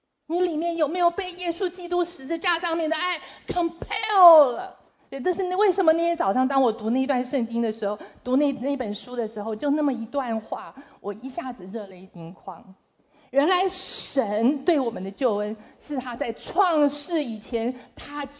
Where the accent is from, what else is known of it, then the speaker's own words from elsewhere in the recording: China; 那我们中国人，我们看到很多的中国的教会在不同的地方